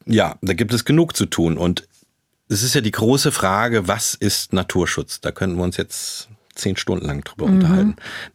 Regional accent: Rhineland-Palatinate, Germany; also born or lived in Bonn / Hamburg; Westerwald, das ist meine Heimat, da habe ich alles, kenne alles, da bin ich drauf konditioniert. Das ist was, was mir Identität gibt und Halt gibt und wo ich auch meine Batterien gut aufladen kann. Und deswegen bin ich wieder dahin zurückgegangen und wohne jetzt da in einem wunderschönen Naturschutzgebiet.

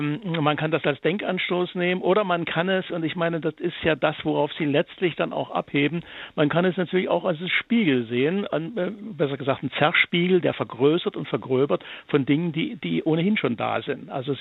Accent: East Germany, Germany; Wir kommen aus dem Osten, die sechs Musiker genauso wie ich.

